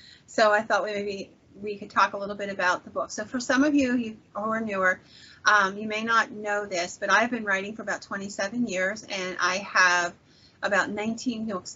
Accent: Pennsylvania, United States; a lot on Pennsylvania, because that's my home state.

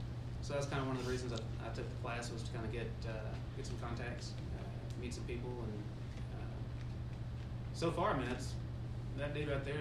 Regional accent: Poteau, Arkansas, United States; You know, she's from Memphis, and I'm from Poto, but, you know, all my contacts were in Fort Smith.

